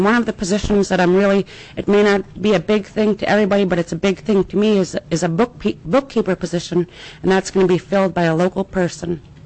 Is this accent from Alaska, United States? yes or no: yes; Kalignik, Alaska, United States; now in Iliamna, United States; I've lived in Iliamna for the past 13 years. I originally come from the village of Kalignik, which is the furthest village up on the Nooshigak River.